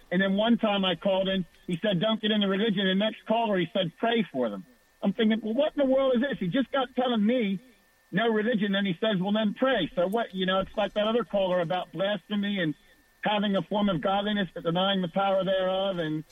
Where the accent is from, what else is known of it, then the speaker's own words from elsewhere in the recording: Pennsylvania, United States; I mean, I'm from Pennsylvania